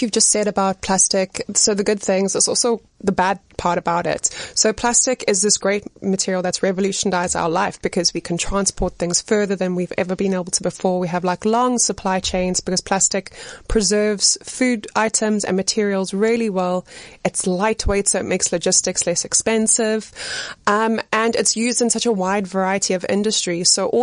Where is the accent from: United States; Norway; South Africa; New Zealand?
South Africa; Pietermaritzburg, KwaZulu-Natal; also born or lived in United Kingdom / China / Johannesburg, South Africa; So I'm from Pietermaritzburg. I grew up there. I studied my bachelor's degree there.